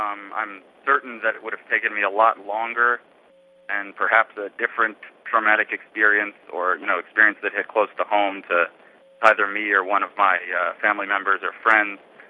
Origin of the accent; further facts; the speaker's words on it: Northeast, United States; being that I grew up in the Northeast, which is a relatively white part of the country